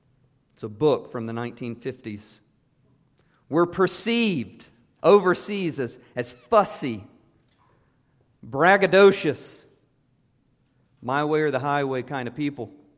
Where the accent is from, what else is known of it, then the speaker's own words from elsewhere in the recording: United States; But as an American, I can't help but wince through every section of Mark 10.